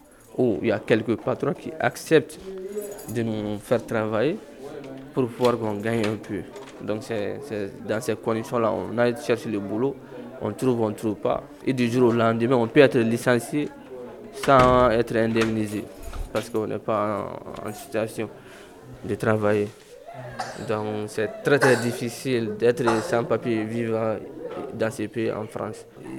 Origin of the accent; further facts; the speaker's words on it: Mali; Et je suis du Mali.